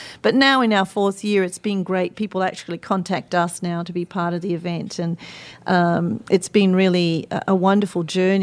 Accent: Australia; And I grew up in Australia, as I said. And so back then, even in Australia, we still had a very strong mind-body-spirit community.

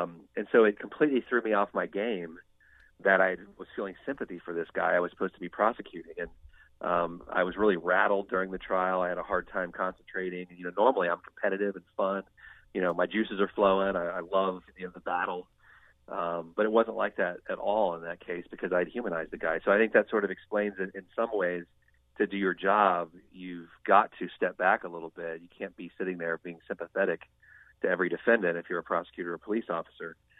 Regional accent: Ohio, United States; So then I came back to my home state of Ohio

